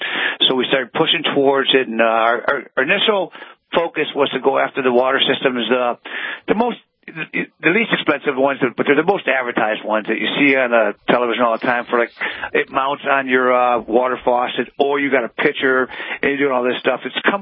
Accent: Michigan, United States; I'm from Michigan, so back 35 years ago, I had an opportunity to go to work at Ford Motor, like many people ever did, or work at a water purification company.

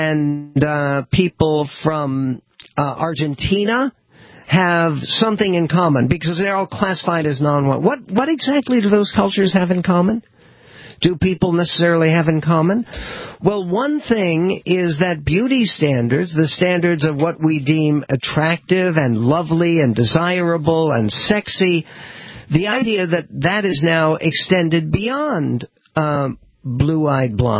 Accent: Philadelphia, Pennsylvania, United States; I spent my early childhood in Philadelphia, but I never knew that my hometown boasted a tradition of black cowboys

